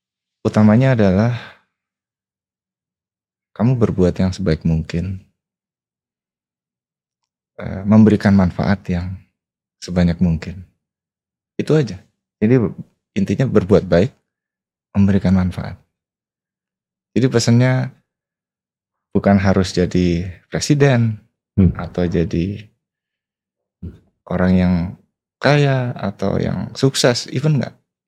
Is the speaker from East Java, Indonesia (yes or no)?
yes; Surabaya, East Java, Indonesia; Saya lahir di Surabaya. Besar di Surabaya. Orang tua saya keduanya dosen. Ayah dosen matematika. Ibu saya dosen ilmu pendidikan. Jadi saya lahir dibesarkan di lingkungan pendidikan.